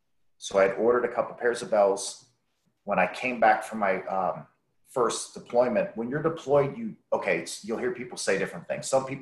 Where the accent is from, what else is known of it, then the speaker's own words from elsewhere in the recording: Michigan, United States; So for me, our school, I grew up in Michigan.